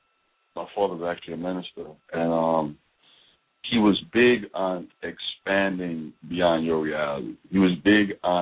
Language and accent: English; St. Thomas, U.S. Virgin Islands; Well, I grew up in St. Thomas, in the Virgin Islands.